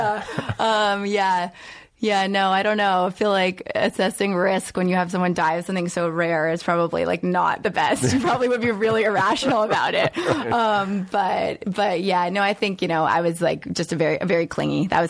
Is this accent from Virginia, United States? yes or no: yes; Norfolk, Virginia, United States; also born or lived in Brooklyn; I was born in Brooklyn, in Brooklyn. So then we moved down to Norfolk when I was, I think, two or three. And then from Norfolk up to Northern Virginia.